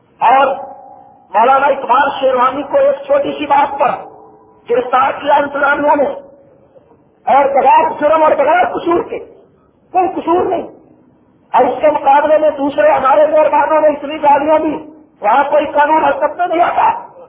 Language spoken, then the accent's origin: Urdu; Samundri, Punjab, Pakistan; میرا شہر سمندری ہے